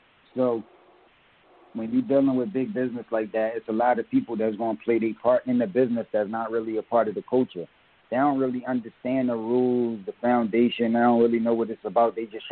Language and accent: English; Philadelphia, Pennsylvania, United States; Well, Philadelphia was always strong in the culture. Always had big artists that was dope. So, me growing up in Philly, my whole childhoo